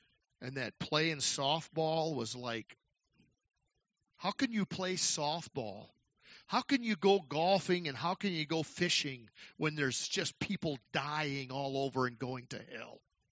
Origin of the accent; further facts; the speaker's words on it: Texas, United States; I'm from Texas, and I guess … are stubborn and … are stubborn, and I got a combination of both.